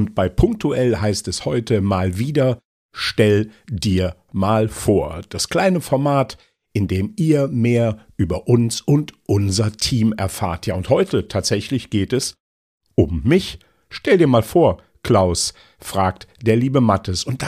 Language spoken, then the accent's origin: German; Leverkusen, North Rhine-Westphalia, Germany; also born or lived in Cologne; bin 62 Jahre alt und komme ursprünglich aus dem Rheinland. In Köln geboren, in Leverkusen aufgewachsen.